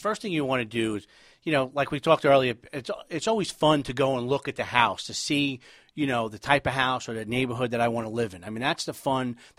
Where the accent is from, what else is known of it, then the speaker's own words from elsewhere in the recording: New York City, New York, United States; I'm originally from New York City, and I lived in New York City, Manhattan, and Brooklyn for 25 years